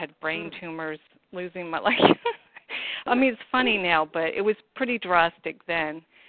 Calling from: Australia; I'm calling from Australia.

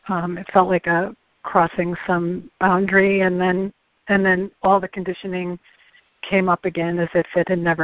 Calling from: Chicago, Illinois, United States; I'm calling from Chicago.

